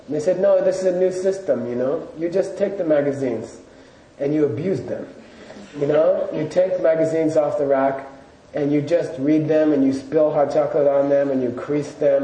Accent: Arizona, United States; I said, I never saw a boiler in my life. I'm from Arizona.

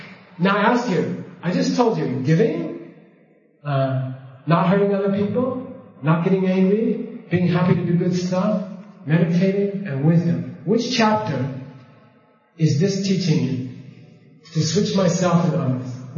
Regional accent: New York, United States; You know, we're all from New York, right?

